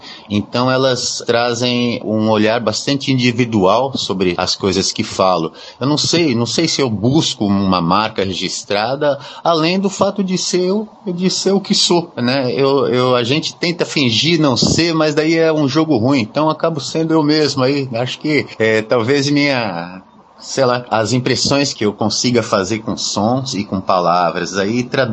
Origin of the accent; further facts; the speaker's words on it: Santo André, São Paulo, Brazil; now in Salvador, Brazil; Eu sou de Santo André, né? Era, né? Hoje estou morando em Salvador.